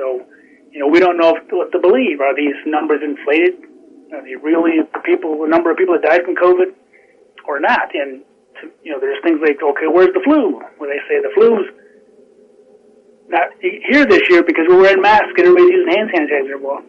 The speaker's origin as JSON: {"language": "English", "region": "Michigan", "country": "United States", "tie": "born or raised there", "said": "Like my governor of my home state of Michigan gets up there and throws the word science out there"}